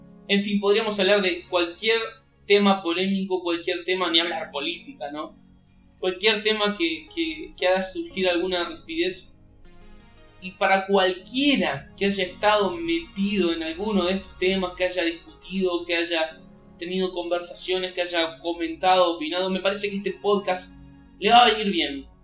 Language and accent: Spanish; Argentina; Eso me hizo pensar en tantísimas polémicas y discusiones y peleas que surgieron este año en mi país, en Argentina.